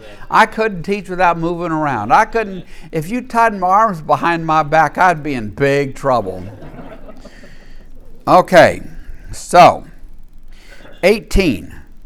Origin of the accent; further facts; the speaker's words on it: Deep South, United States; And of course, you know, I grew up in the Deep South, and there are all kinds of prejudices that we have. Many of us who grew up in the Deep South in the 50s, 60s have spent our life striving to overcome.